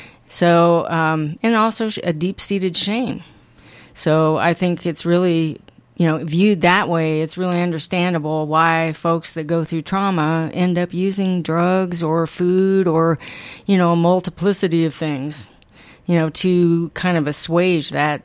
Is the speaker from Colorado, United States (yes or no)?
yes; Denver, Colorado, United States; also born or lived in Ohio; I was adopted in Ohio, and later on went to Denver and spent a lot of my, you know, junior high, high school, and colle